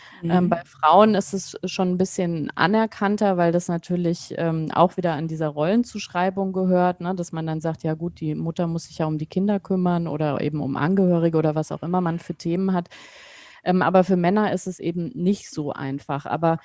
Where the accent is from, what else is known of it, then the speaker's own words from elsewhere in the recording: West Germany, Germany; Also ich bin ja in Westdeutschland aufgewachsen.